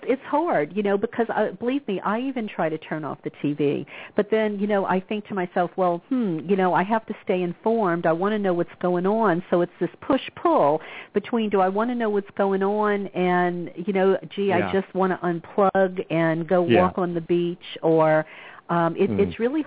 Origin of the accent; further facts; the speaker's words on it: the South, United States; This poor woman in the South, and look, I come from the South. I know that ignorant mentality.